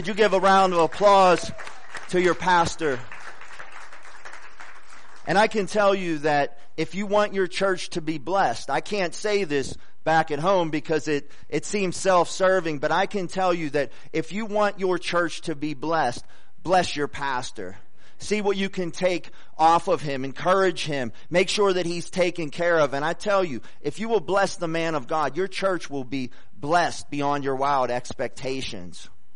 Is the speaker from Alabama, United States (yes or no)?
no; Ambridge, Pennsylvania, United States; And I graduated from Ambridge High School, so that's my hometown.